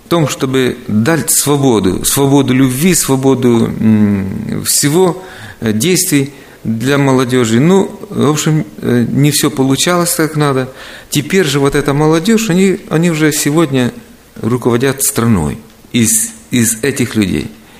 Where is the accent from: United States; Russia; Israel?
United States; Мы из Америки, и такое встречается слово. Американская культура.